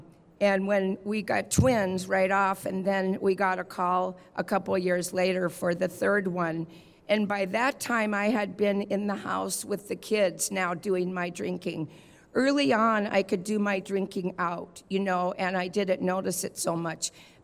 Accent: California, United States; I grew up in the San Fernando Valley.

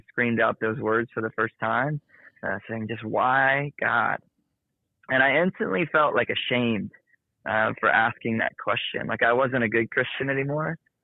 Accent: Macon, Georgia, United States; And I remember taking them to Winter Jam in Macon, Georgia, where I grew up in Georgia.

